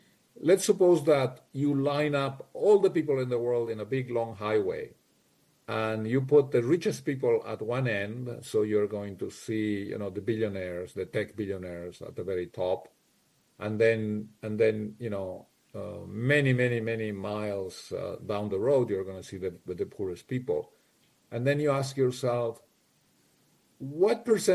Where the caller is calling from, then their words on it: Madrid, Community of Madrid, Spain; I'm logging in from Madrid, and so for me, it is a little bit past 1:15 in the morning